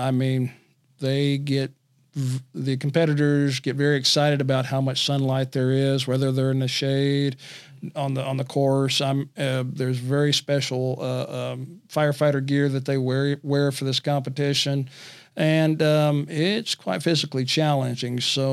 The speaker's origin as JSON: {"language": "English", "region": "Oklahoma", "country": "United States", "also_born_or_lived": "South Texas", "said": "I'm from Oklahoma."}